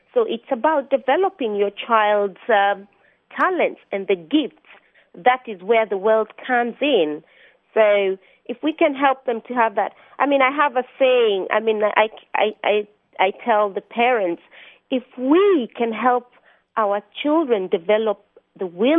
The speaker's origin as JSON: {"language": "English", "region": "London", "country": "United Kingdom", "said": "Today I'm speaking to you from Detroit. I'm actually from London, England, but I'm in Detroit today."}